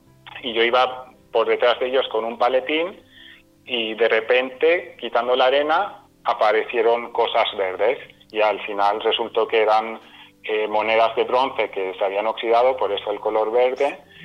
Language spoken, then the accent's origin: Spanish; Balearic Islands, Spain; cuando era niño, cuando vivíamos en Mallorca, vivíamos en una casa de campo, tendría quizá, no sé, 8, 9, 10 años